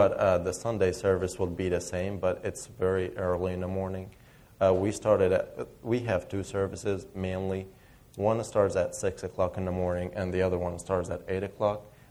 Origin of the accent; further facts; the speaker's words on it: Egypt; moved away; So I'm originally from Egypt, and I came here 3 years ago